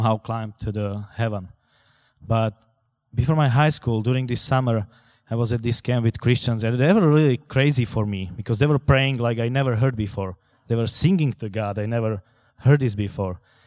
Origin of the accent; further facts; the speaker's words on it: Slovakia; English is a second language; I'm from Slovakia. I was born in Czechoslovakia.